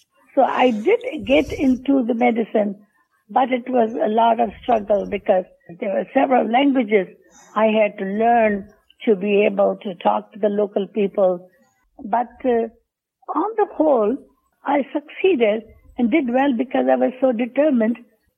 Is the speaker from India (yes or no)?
yes; India; English is a second language; I came from India, so it's a struggle.